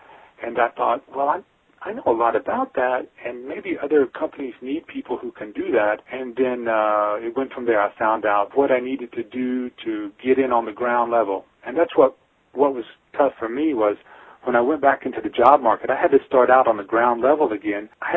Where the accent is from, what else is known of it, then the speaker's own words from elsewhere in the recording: United States; now in France; I'm an American person who's married to a French lady. And so we've been here for 10 years. We got here in 2003.